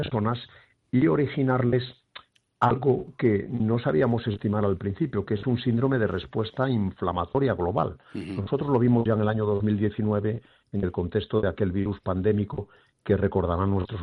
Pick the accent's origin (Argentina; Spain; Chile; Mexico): Spain; Galicia; vamos peinando canas a mucha honra, y además siendo los dos gallegos